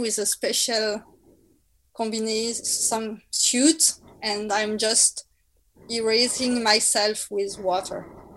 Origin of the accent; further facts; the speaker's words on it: France; accent: French; English is a second language; I will try to read it if with my French accent to make something.